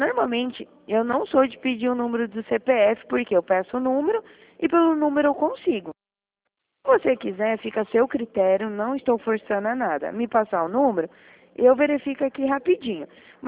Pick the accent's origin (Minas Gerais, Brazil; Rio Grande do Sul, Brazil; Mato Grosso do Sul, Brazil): Mato Grosso do Sul, Brazil; Dourados; Eu sou aqui de Dourados.